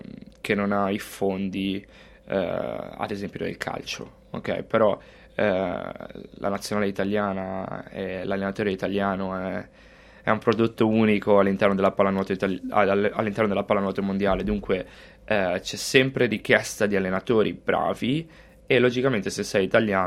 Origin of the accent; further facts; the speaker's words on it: Rapallo, Liguria, Italy; la mia città era Rapallo, io sono nato e cresciuto a Rapallo, però all'età di 13 anni cambiai club e andai a giocare nella Pro Recco